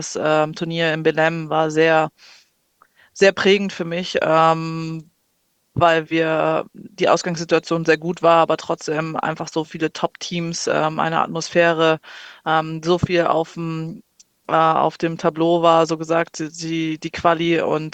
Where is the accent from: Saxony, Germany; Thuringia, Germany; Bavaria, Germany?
Bavaria, Germany; Wasserburg am Inn; Wir sind beide aus Wasserburg gekommen.